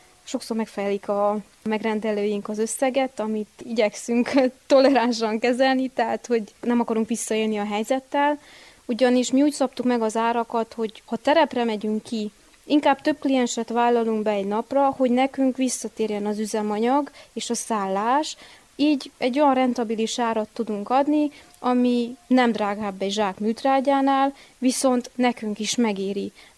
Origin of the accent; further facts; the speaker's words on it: Transylvania, Romania; Ugye mi magyar vidékről megyünk, román vidékekre, magyar emberek vagyunk, eleinte én sem beszéltem, kimondottan helyesen a román nyelvet